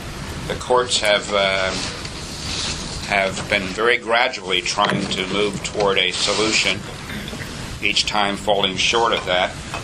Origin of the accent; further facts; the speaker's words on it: Leesville, Louisiana, United States; born there; I was born in the Deep South in 1939, Leesville, Louisiana.